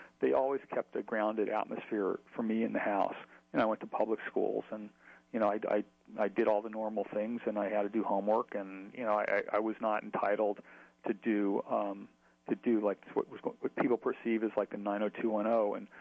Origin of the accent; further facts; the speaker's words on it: Hollywood, California, United States; Well, there are a lot of stories, you know, of me growing up in Hollywood